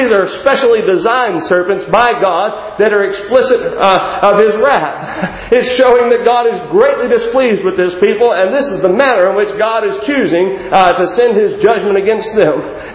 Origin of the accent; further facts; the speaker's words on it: Texas, United States; Where I live right now, I'm thankful that I don't have to be concerned with them too much, but I was raised in West Texas where the Western Diamondback rattlesnake is extremely prevalent.